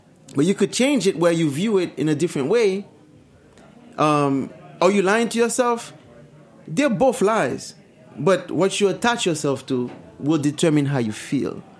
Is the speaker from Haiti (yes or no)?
yes; Haiti; I remember growing up in Haiti